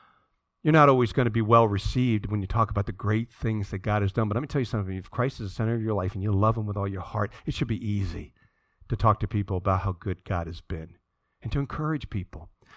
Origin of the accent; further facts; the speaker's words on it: Green Brook, New Jersey, United States; He lives in Greenbrook, my hometown, and I had to go pick up something from his house